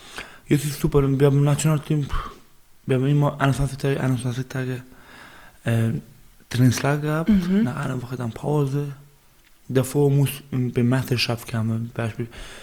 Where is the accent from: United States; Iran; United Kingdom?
Iran; Zahedan, Sistan and Baluchestan; first language Baluchi; German is a second language; now in Germany; ich bin aus Baluchistan, Iran.